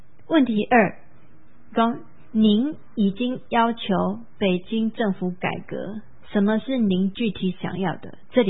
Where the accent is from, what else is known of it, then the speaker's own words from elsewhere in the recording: Taiwan; 到时我们台湾人、啊、变成中国的一线的时候，